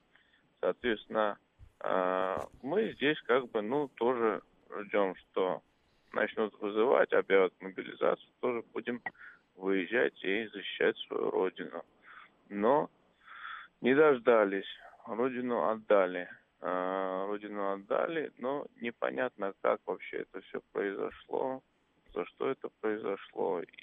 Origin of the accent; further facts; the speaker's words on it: Georgia; now in Russia; я уроженец Грузии, достаточно давно живу в России, да, с 93-го года.